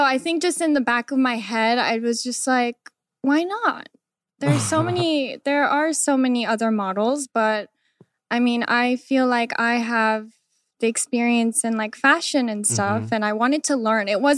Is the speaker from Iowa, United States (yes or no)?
yes; Des Moines, Iowa, United States; The fact that I was born in Iowa is kind of weird too, but… It's crazy. So I grew up in Des Moines, in this very suburbs. There, I think I was like the only Korean girl at school.